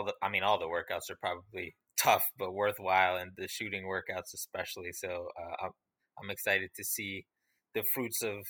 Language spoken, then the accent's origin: English; New York City, New York, United States; I'm from the Bronx, and most of my friends were from Brooklyn. And even though getting from the North Bronx to Brooklyn was like basically a road trip